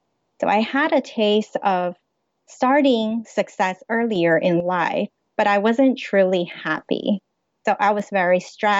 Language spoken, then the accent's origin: English; Los Angeles, California, United States; also born or lived in China; I am 100% of Chinese descent. I was born in China, but I grew up in Los Angeles, and I'm married to Taiwan because my husband is Taiwanese.